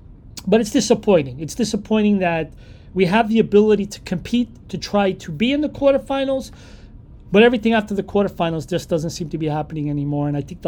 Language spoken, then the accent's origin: English; Arcos de Valdevez, Viana do Castelo, Portugal; my favorite team in Portugal, my hometown team from Arcos de Valverde